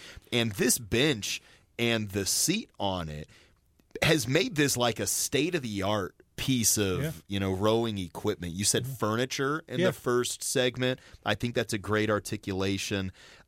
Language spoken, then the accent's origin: English; Boise, Idaho, United States; But I was born in Boise, Idaho.